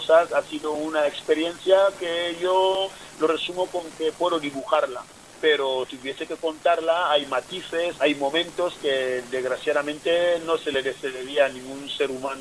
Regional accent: Equatorial Guinea; Y claro, yo soy guineano y tenía que hacer mi documentación guineana.

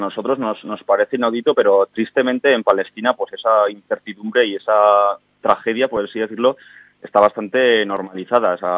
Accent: Pamplona, Navarre, Spain; somos de Iruña

